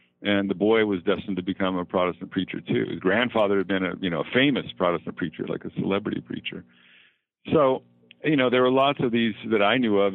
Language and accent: English; United States; based on my own experience as an American citizen, as a Mormon growing up